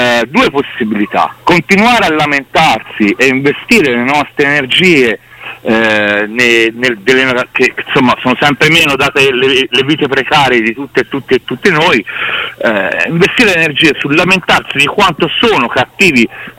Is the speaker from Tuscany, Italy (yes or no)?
yes; Tuscany, Italy; Si sente che sono toscano.